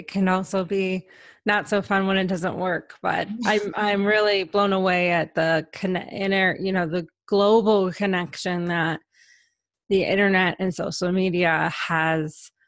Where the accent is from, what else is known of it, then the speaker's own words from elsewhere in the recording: Detroit, Michigan, United States; I still live in Detroit, Michigan, but I'm currently in Colorado Springs for the month of August.